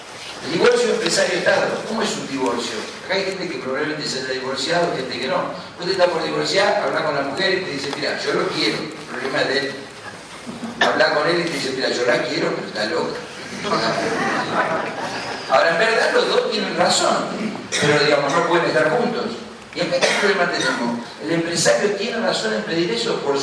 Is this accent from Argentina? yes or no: yes; Argentina; Somos los argentinos, ¿cierto?